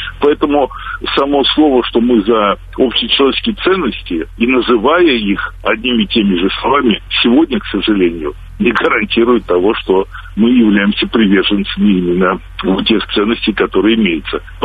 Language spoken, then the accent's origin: Russian; Russia; Я сам как русский, не знаю, азиат ли я, европеец ли я, южанин или северянин